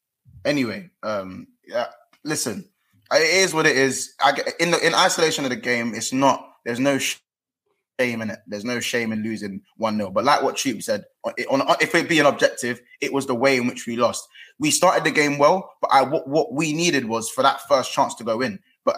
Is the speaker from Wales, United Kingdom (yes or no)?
no; London, United Kingdom; I'm from North London originally.